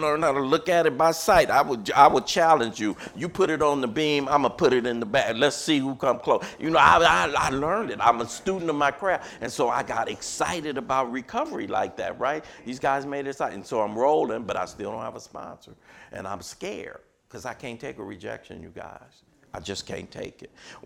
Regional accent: Watts, California, United States; I'm from Watts, I'm from a tough town, but I'm not a tough guy.

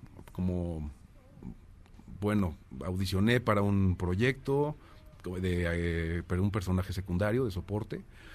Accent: Mexico City, Mexico; accent: chilango; yo crecí en México, por lo tanto tengo acento chilango, sí, o chilengo

